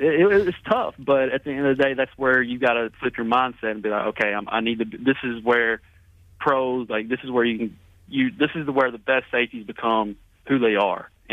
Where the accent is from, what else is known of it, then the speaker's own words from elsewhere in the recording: Alabama, United States; Now, you know, I grew up in Alabama, so I'm used to throwing stuff at, you know, the ground and stuff